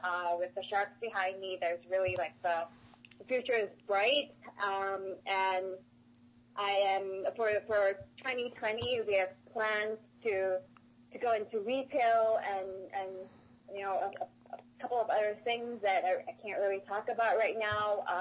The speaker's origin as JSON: {"language": "English", "country": "Malaysia", "lives_now": "Minnesota, United States", "said": "I live in Minnesota. I'm originally from Malaysia, so I'm not used to the long winters and the lack of sunlight."}